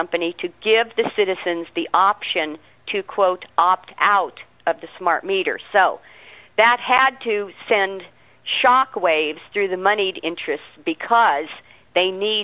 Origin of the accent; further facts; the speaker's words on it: California, United States; Because, see, I'm from California, you know, and in Sacramento you've got 20 judges in every building downtown.